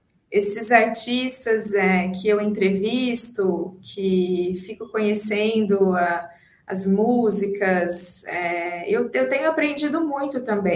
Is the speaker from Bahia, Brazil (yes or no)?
no; Ribeirão Preto, São Paulo, Brazil; na cidade onde eu moro, sou de Ribeirão Preto.